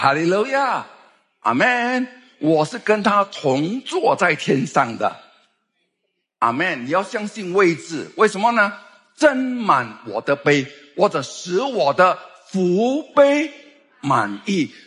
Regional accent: Singapore; 抱怨是我们新加坡人最喜欢做的啦

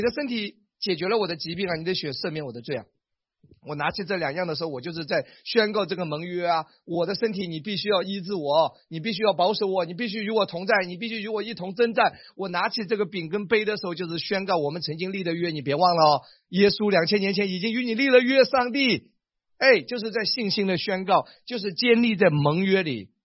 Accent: Wenzhou, Zhejiang, China; 你看我是温州的，我老家很多人做生意啊，我是大概懂一点的。

